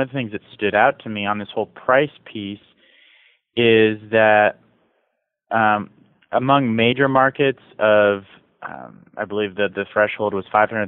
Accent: Midwest, United States; now in California, United States; I grew up in the Midwest, and now I'm in California

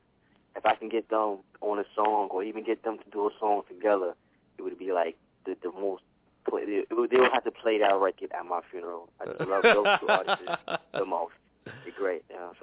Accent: New York City, New York, United States; Honestly, I'm from New York City, actually from the Bronx itself. And, you know, coming from that type of area growing up

